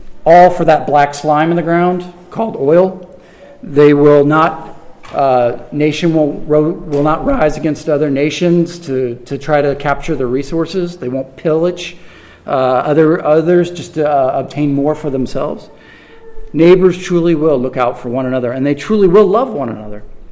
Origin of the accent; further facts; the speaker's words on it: Chicago, Illinois, United States; Although I come from Chicago, where I didn't mention the word prayer or blessed at work ever, ever.